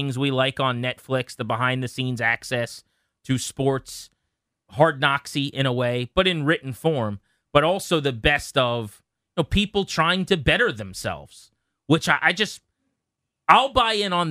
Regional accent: King George County, Virginia, United States; As someone who is lucky enough to have been born and raised, and I'm from King George County, which is not Washington, D.C.

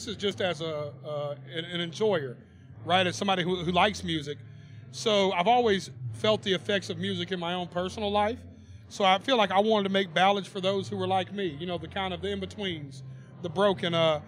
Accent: Nashville, Tennessee, United States; I was born and raised in Nashville, so

